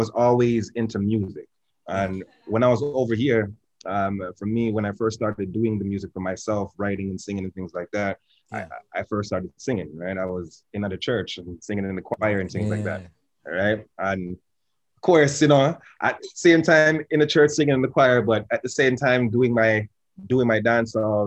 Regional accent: Toronto, Ontario, Canada; for me, growing up in Toronto too as well, going to the parties

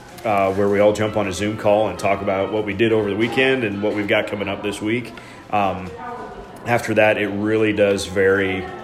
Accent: Strang, Nebraska, United States; also born or lived in Geneva; I actually grew up on a farm by Strang, which is smaller than a dot on the map, which is actually south of Geneva. But we moved to Geneva when I was freshman in high school

